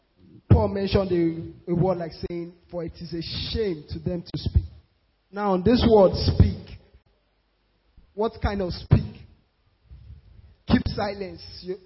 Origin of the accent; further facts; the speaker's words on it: Enugu State, Nigeria; I'm from Enugu State, Odi local government.